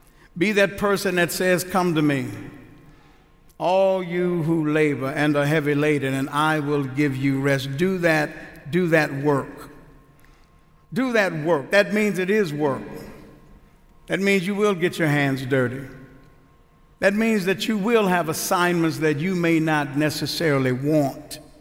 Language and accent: English; Houston, Texas, United States; I'm originally from Houston. I am familiar with storms